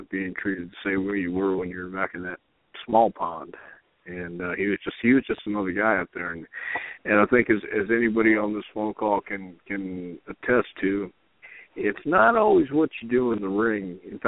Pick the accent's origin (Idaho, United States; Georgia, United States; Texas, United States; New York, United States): Texas, United States; he's one of those guys I watched growing up in Texas